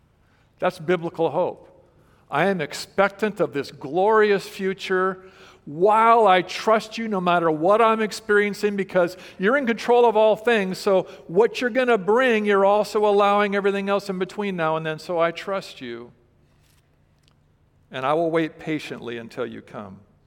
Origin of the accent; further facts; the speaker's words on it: Fresno, California, United States; So I remember a time when I was a little kid and my brother and I were growing up in Fresno and we were out riding our bicycles.